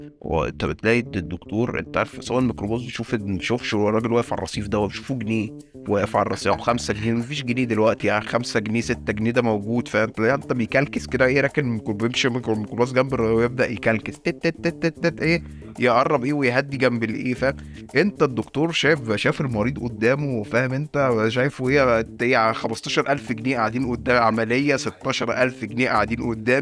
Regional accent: Egypt; هو كده احنا عندنا في مصر المواضيع بتبقى هزلية

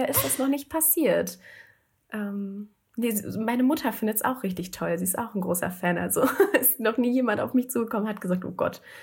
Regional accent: Lower Saxony, Germany; Ich bin 24, ich komme aus der Nähe von Hannover.

